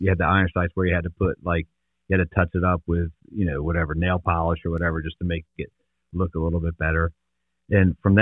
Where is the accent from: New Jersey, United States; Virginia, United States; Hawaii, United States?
New Jersey, United States; I went to school down in North Carolina, Catawba College, and everybody thought because I was from New Jersey, it was all asphalt.